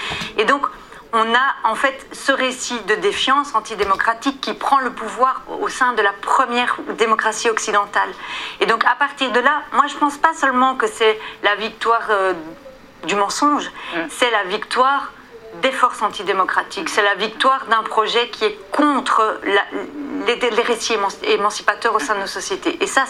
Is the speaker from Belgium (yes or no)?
yes; Belgium; Vous savez, moi, je viens de Belgique, vous le savez sans doute